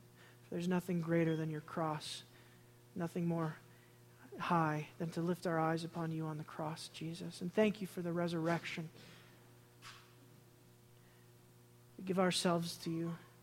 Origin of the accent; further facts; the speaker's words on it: Chicago, Illinois, United States; I'm from Chicago.